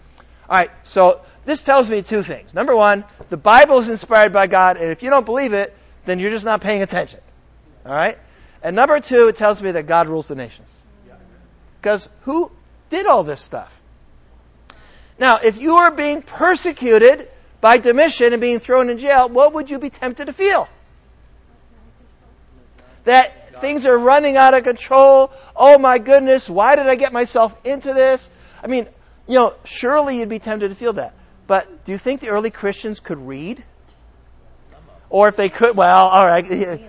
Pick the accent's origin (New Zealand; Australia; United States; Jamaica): United States; But, you know, I'm an American, so maybe I'm prejudiced.